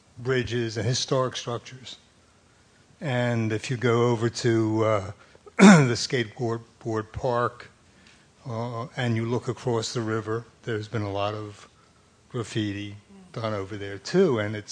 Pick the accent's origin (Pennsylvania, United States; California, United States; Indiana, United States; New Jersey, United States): Pennsylvania, United States; Philadelphia; I'm lifelong Philadelphian, grew up in West Oak Lane. I've seen the rise and fall of the city and now the rise.